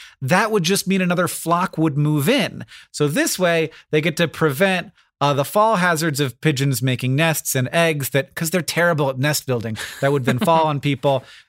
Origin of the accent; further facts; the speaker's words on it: Florida, United States; I grew up in Florida